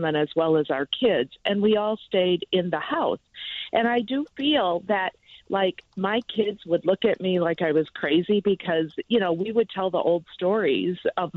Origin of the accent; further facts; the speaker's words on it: Chicago, Illinois, United States; now in Bangor, United States; But I was born and raised in Chicago.